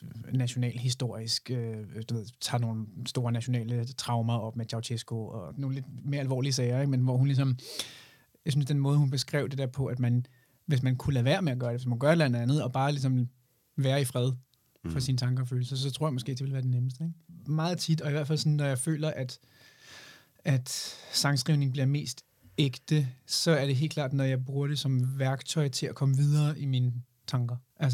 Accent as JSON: {"language": "Danish", "town": "Fredensborg", "region": "Capital Region of Denmark", "country": "Denmark", "tie": "born or raised there", "also_born_or_lived": "Espergærde", "said": "Jeg boede på et tidspunkt, da jeg var 10, flyttede jeg fra Espergærde til Fredensborg. Men kom stadigvæk meget i Espergærde med de venner, jeg havde derfra."}